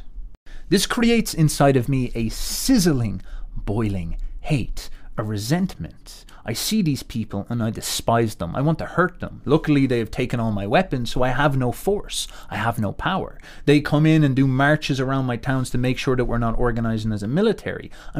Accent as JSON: {"language": "English", "country": "Ireland", "said": "I, as an Irishman, am in a conversation, in a relationship with the English, whether I like it or not."}